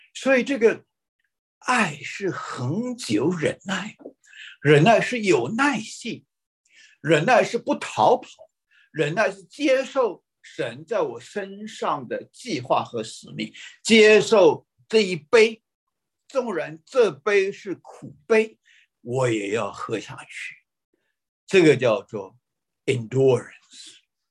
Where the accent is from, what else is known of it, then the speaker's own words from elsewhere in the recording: Taiwan; 我们台湾话有一句话说